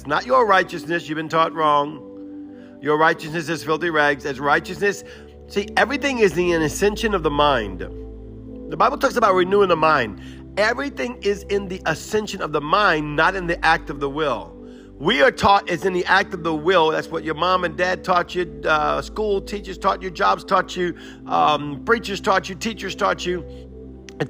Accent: New Orleans, Louisiana, United States; I'm from New Orleans, y'all. We eat around everything, you know.

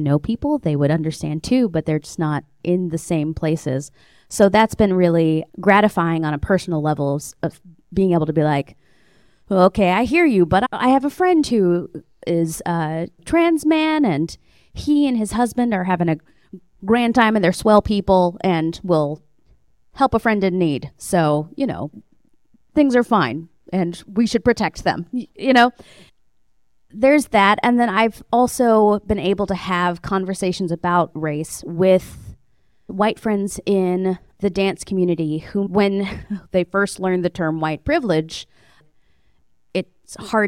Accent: Tulsa, Oklahoma, United States; And I'm from Tulsa, Oklahoma. Oklahoma is a pretty conservative place. And I grew up in a religious community and my whole family's still there.

